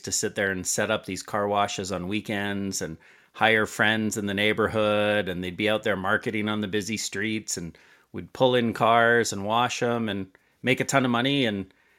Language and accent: English; San Francisco, California, United States; now in Vancouver, Canada; I lived in San Francisco. I'm in Vancouver today. I'm a Canadian, but I was born and raised for the early years in San Francisco